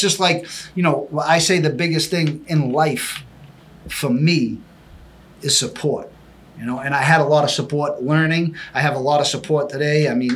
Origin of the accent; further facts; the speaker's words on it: Boston, Massachusetts, United States; when I grew up in East Boston, I was kind of living an antisocial lifestyle.